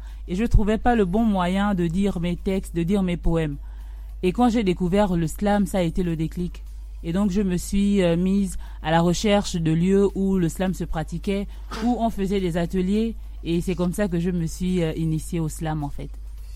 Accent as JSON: {"language": "French", "town": "Port-Gentil", "region": "Ogooué-Maritime", "country": "Gabon", "tie": "born there", "said": "notre objectif n'est pas juste la ville de Port-Gentil, donc ma ville natale, mais le Gabon et l'Afrique."}